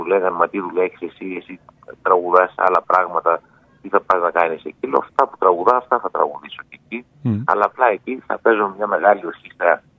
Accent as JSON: {"language": "Greek", "town": "Thessaloniki", "region": "Central Macedonia", "country": "Greece", "moved": "as an adult", "lives_now": "Athens, Greece", "said": "έφυγα από τη Θεσσαλονίκη. Ήρθα στην Αθήνα. Ήρθα σε ένα καινούριο περιβάλλον, μόνος μου."}